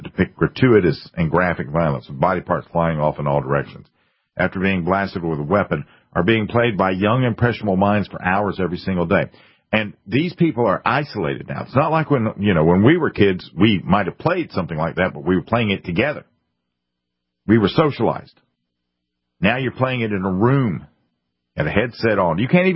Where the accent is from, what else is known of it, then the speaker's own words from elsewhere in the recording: South Carolina, United States; When I grew up in South Carolina, it was sort of rural back then, I guess. I spent a lot of time out in the rural areas.